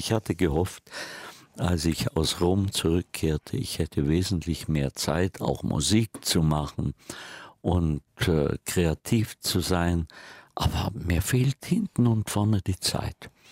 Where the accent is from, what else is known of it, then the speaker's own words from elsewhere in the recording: Bad Grönenbach, Bavaria, Germany; now in St. Ottilien, Germany; In St. Ottilien. Das ist meine Heimat. Meine erste Heimat ist Bad Grönbach im Allgäu. Das ist natürlich mein ursprüngliches Zuhause, wo ich auch heute immer noch gerne bin.